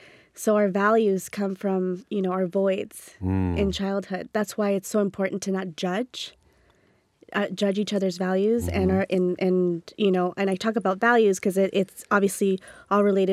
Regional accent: Sicily, Italy; growing up, you know, in Sicily, because I grew up partly in Sicily.

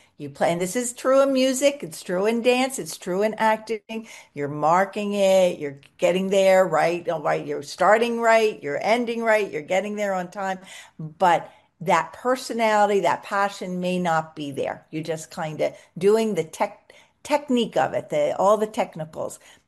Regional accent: East Coast, United States; also born or lived in Kansas City; we were living most of our young adult lives in Kansas City. We're not from there, we're from the East Coast.

